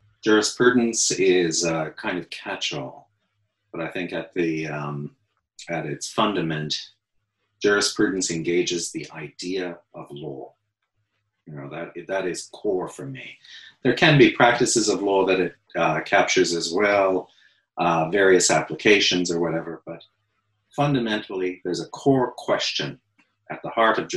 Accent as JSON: {"language": "English", "region": "Nova Scotia", "country": "Canada", "lives_now": "London, United Kingdom", "said": "But originally, I am Canadian, Atlantic Canadian, a blue noser, son of Nova Scotia and Cape Breton."}